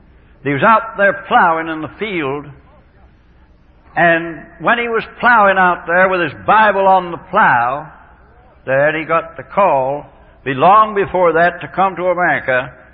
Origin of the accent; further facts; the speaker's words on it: England, United Kingdom; born there; My mother was born in Virginia, my father in England. I was born in England.